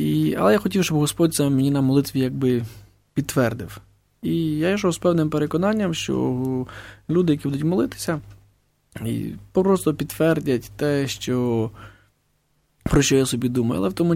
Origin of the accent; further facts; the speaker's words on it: Berdychiv, Zhytomyr Oblast, Ukraine; я з Бердичева належав до іншої парафії, до парафії Святої Варвари.